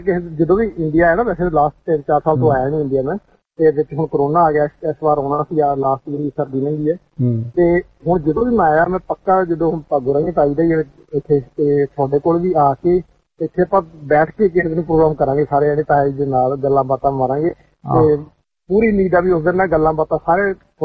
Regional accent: Punjab, India; ਕਿਉਂਕਿ ਮੇਰਾ ਏਰੀਆ ਮਾਲਵਾ ਆ ਤੇ ਮੈਂ ਮਾਲਵੇ ਪੈਦਾ ਹੋਇਆ ਤੇ ਵਿਆਹ ਮੇਰੇ ਭਾਗੋ ਰਹੀਆਂ ਹੋਇਆ ਤੇ ਉਹ ਮਿਕਸ ਜਿਹਾ ਹੋ ਜਾਂਦਾ ਉਹ ਭਾਗੋ ਰਹੀਆਂ ਦੁਆਬੇ ਚ ਆਉਂਦਾ

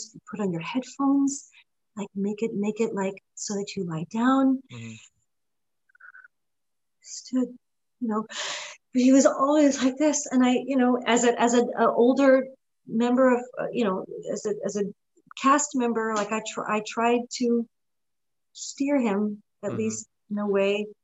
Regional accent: New York, United States; also born or lived in Lugano, Switzerland; Say, well, I basically was raised in New York. I mean, I was born in Lugano, Switzerland. But I grew up in New York. Mm. I'm a New Yorker.

